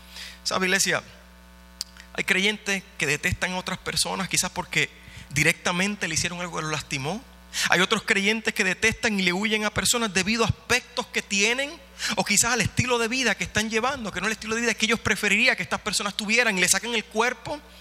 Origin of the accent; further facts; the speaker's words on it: Puerto Rico; Y será por la experiencia que yo tengo de donde yo vengo en Puerto Rico.